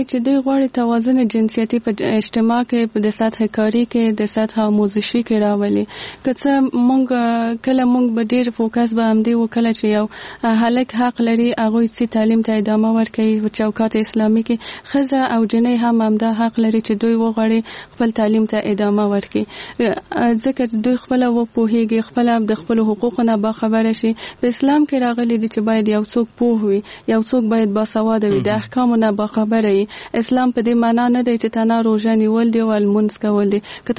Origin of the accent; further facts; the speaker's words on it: Kabul, Afghanistan; زه په کابل کې زیږېدلی یم او دلته مې ژوند کړی.